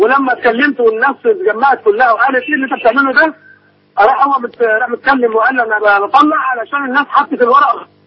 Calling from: Imbaba, Giza Governorate, Egypt

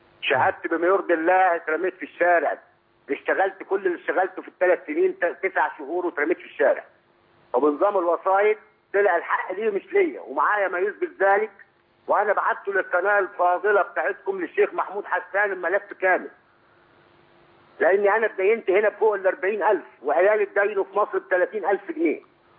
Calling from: Mecca, Makkah Province, Saudi Arabia; نعم بكلمك من السعوديه من مكه المكرمه.

